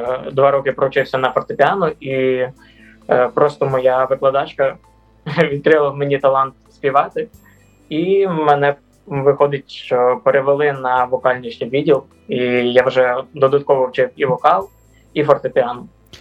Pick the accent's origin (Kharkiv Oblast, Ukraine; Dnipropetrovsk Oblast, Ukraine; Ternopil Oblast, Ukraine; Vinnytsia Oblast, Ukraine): Ternopil Oblast, Ukraine; Ternopil; now in Kyiv, Ukraine; Я сам з Тернопіля, але навчаюся у Києві.